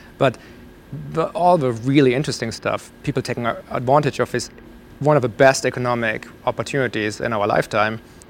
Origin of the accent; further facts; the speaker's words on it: Germany; So I grew up in Germany.